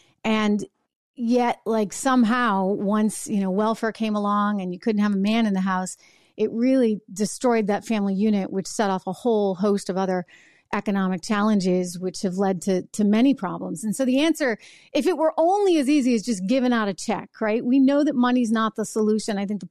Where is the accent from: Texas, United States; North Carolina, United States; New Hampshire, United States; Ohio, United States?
New Hampshire, United States; I was visiting my hometown in New Hampshire recently and went to my favorite restaurant and I almost fell over.